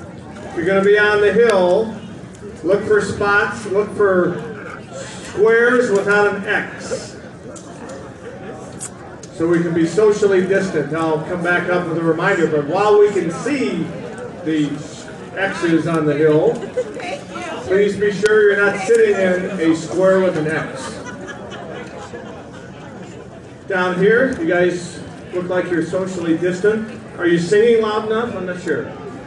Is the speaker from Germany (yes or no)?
no; South Bend, Indiana, United States; I have friends, I grew up in South Bend, Indiana, and I have friends who participated